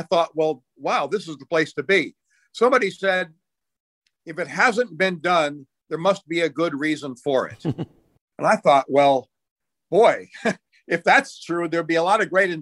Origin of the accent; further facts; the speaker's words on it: Lebanon; growing up in Lebanon, and people will expect that.